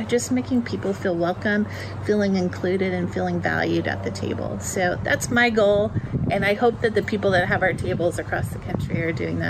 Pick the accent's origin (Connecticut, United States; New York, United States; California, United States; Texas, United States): Texas, United States; Houston; Growing up in Houston, I saw your face on TV almost every night.